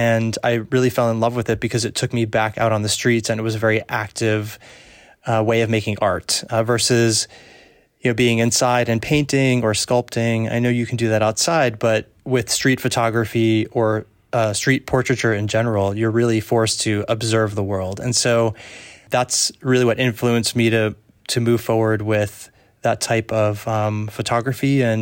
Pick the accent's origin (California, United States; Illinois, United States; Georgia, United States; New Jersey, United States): New Jersey, United States; I was raised just outside of New York City in New Jersey.